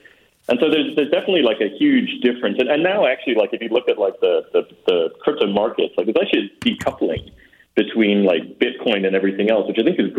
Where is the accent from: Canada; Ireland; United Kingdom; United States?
United Kingdom; England; also born or lived in Manchester; I grew up in England. I went to a university in Manchester